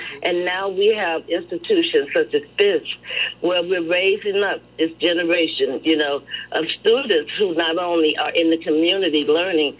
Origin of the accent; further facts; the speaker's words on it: Memphis, Tennessee, United States; And I'm from Tennessee, from Memphis